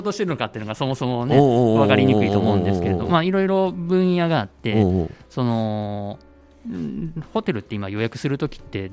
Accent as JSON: {"language": "Japanese", "town": "Kobe", "region": "Hyogo", "country": "Japan", "said": "まあ、僕神戸出身なんで、"}